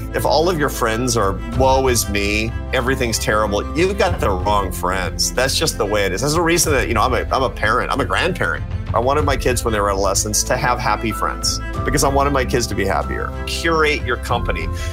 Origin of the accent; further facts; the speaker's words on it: Seattle, Washington, United States; I grew up in a gloomy place. I grew up in Seattle, Washington, which is known for its gloomy weather.